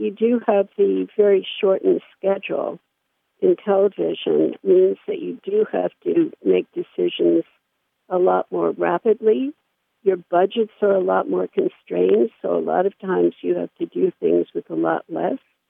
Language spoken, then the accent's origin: English; New York City, New York, United States; I grew up in New York City in a pretty dysfunctional family, and they kind of put me on a fast track to failure.